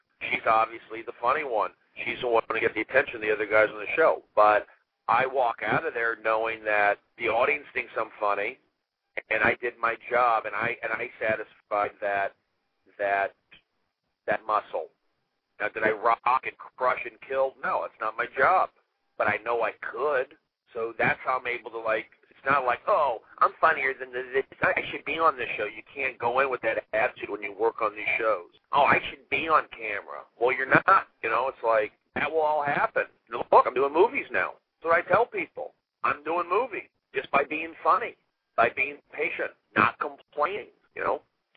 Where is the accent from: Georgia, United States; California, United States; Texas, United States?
California, United States; Los Angeles; But I'm, you know, I'm from Los Angeles. I grew up out here.